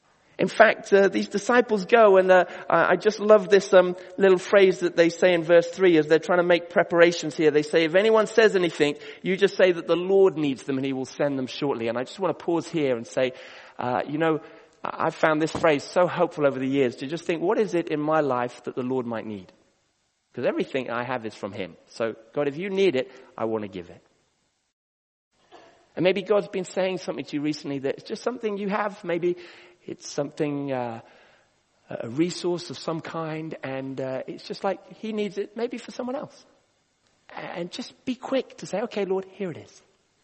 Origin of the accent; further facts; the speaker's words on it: Kenya; When I was growing up in Kenya, she came to Kenya when I was really quite young, and my mom was so excited.